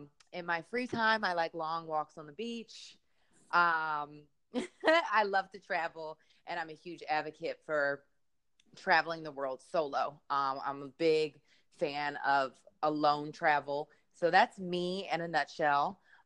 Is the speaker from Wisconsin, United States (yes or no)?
no; Philadelphia, Pennsylvania, United States; I'm a critical care traveling registered nurse. I'm from Philadelphia, Pennsylvania.